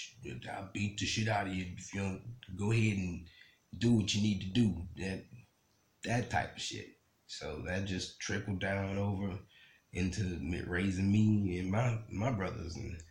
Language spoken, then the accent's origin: English; New Orleans, Louisiana, United States; moved away as an adult; now in Los Angeles, United States; I've been in New Orleans. I've grown up, born and raised in New Orleans. I've been in there 34 years, okay? And my situation now, to say that I'm where I'm at now, I am in Los Angeles, okay?